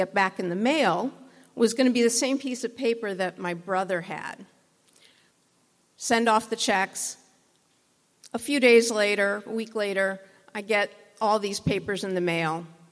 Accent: Rockford, Illinois, United States; she spent in Rockford, Illinois, my hometown

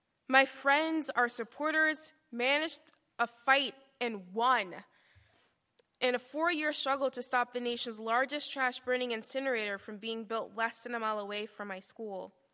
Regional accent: Curtis Bay, Maryland, United States; born there; I was born in Curtis Bay, born into a fight for my life. I was born in Curtis Bay where I was facing the suffering and crushing weight of poverty on a daily basis

